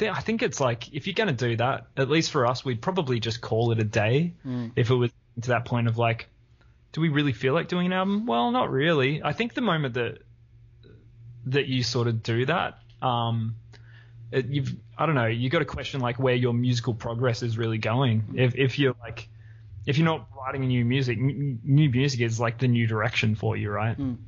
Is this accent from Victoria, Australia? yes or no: no; Wollongong, New South Wales, Australia; now in Queensland; I was always up in Queensland. Well, I was born in Wollongong and went around, you know, a couple of Sydney places in Canberra for a few years. But yeah, I've been like Queensland bound for a while.